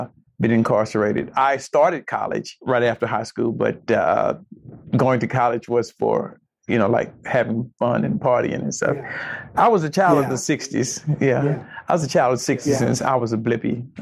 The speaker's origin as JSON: {"language": "English", "town": "Knoxville", "region": "Tennessee", "country": "United States", "tie": "born or raised there", "said": "I was born in Detroit, and I was grew up in Knoxville, Tennessee. And so I definitely do consider myself a Tennessean"}